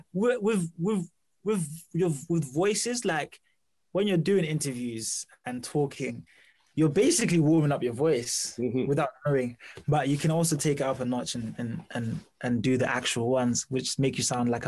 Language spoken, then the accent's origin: English; Zimbabwe; because I'm from Zimbabwe, I'm influenced by the lingo, by the way we do things and say things.